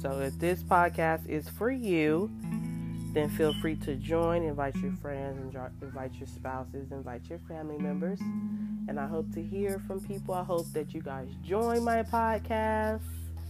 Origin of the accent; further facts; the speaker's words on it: Sacramento, California, United States; also born or lived in Chicago; now in Stockton, United States; I'm hailed from Chicago, Illinois, but I was raised in Sacramento. I reside in Stockton, California.